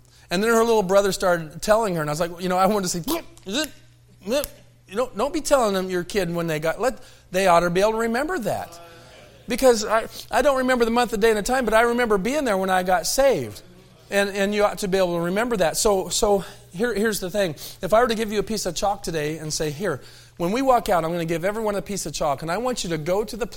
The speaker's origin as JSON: {"language": "English", "town": "Tucson", "region": "Arizona", "country": "United States", "tie": "born there"}